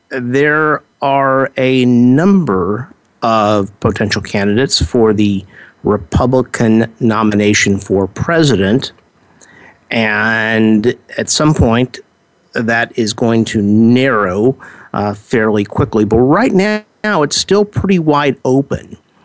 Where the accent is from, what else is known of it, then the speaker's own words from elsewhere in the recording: Texas, United States; Ted Cruz from my home state, a U.S. senator since 2013. Prior to that, he was a solicitor general of the state of Texas.